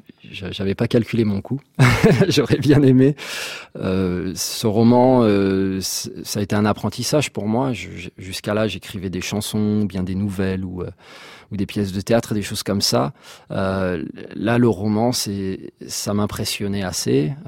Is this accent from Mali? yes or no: no; Burundi; also born or lived in France; j'ai deux nationalités, française et rwandaise. J'ai grandi au Burundi, donc les deux pays que je connais, c'est le Burundi et la France.